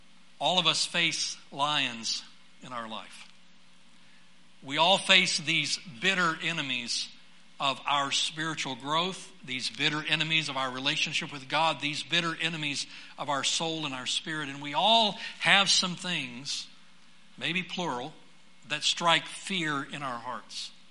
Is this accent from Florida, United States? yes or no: yes; Florida, United States; I grew up in South Florida